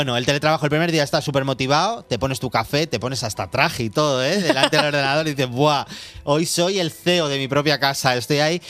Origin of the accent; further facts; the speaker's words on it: Madrid, Community of Madrid, Spain; Porque los dos somos de Carabanchelli. Claro. En mi barrio no está lloviendo.